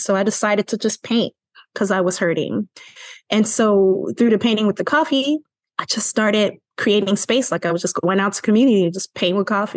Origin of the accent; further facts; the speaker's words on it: Chicago, Illinois, United States; I had a lot of anger because I'm from Chicago, Illinois, enough said.